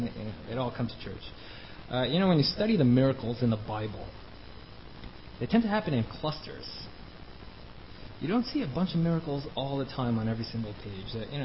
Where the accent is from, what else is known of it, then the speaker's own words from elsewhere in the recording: Brooklyn, New York, United States; Some of you know I grew up in Brooklyn, so I know what bad neighborhoods look like.